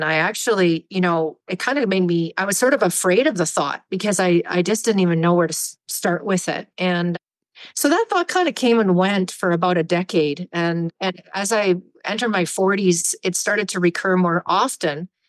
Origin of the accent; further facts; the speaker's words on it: Canada; moved away as an adult; now in Montana, United States; I live in Montana. I'm from Canada originally, but I married my husband in 2019 and relocated to the US. I became a US citizen in December